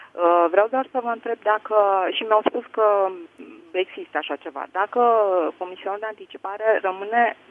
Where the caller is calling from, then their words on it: Canada; Eu sunt din Canada